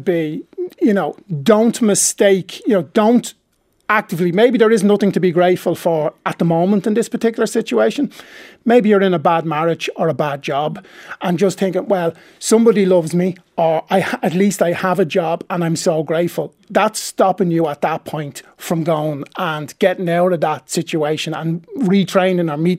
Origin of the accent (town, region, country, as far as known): Ireland